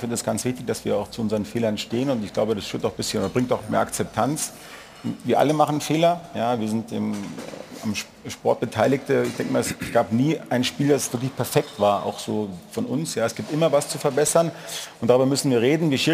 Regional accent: Munich, Bavaria, Germany; ich komme ja aus München.

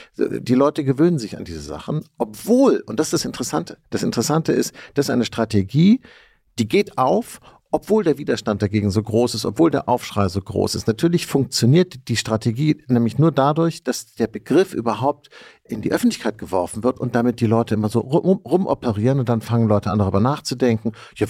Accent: Germany; Ich bin Deutscher

